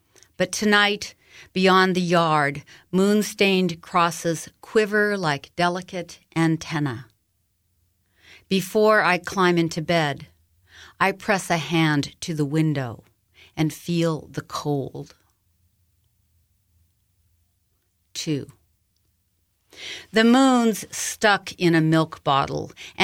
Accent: North Dakota, United States; Well, as you mentioned, I spent a lot of time growing up in North Dakota. My grandparents and aunts and uncles and all kinds of folks lived there.

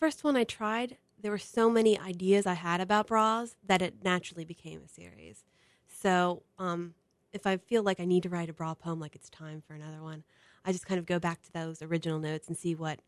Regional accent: Williamsport, Pennsylvania, United States; I'm originally from Williamsport, Pennsylvania, which is middle of the state, and it's a pretty small town, and most of my family still lives there.

